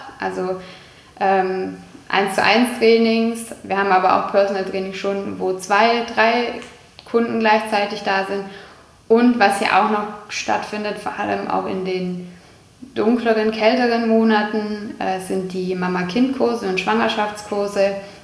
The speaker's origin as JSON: {"language": "German", "town": "Herrenberg", "region": "Baden-Württemberg", "country": "Germany", "tie": "born there", "said": "Ja, also ich bin in Herrenberg geboren"}